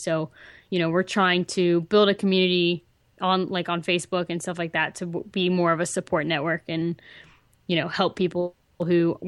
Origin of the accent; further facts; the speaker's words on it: Florida, United States; now in Alabama, United States; So I grew up in Florida.